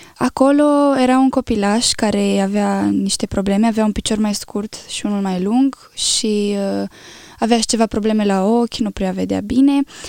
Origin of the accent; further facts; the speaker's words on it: Athens, Attica, Greece; eram încă din Grecia, în Atena, unde eu m-am născut, aveam 6 ani